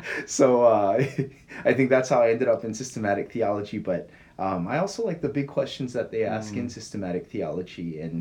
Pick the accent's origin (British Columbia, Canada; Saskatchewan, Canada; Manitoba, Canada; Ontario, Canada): Ontario, Canada; Toronto; born there; moved away; also born or lived in Korea / United States; I've lived in Canada, Korea, and different parts of the United States.